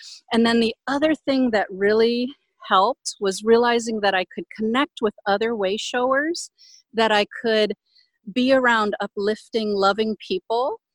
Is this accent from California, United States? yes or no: no; Hawaii, United States; And I'm from here. I'm from Hawaii.